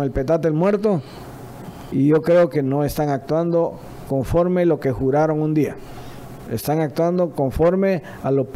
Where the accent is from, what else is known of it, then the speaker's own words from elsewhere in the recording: Guatemala; tomamos la responsabilidad como guatemaltecos de nuestro futuro